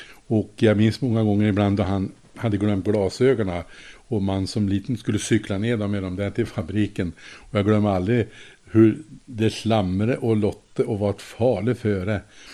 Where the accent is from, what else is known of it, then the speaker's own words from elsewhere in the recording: Sund, Västernorrland County, Sweden; Och min hemort, den är ju Sund i Själevad. Där min far och mor hade en villa. Det var tre bröder, en äldre som var 8 år äldre. Och jag och min tvillingbror.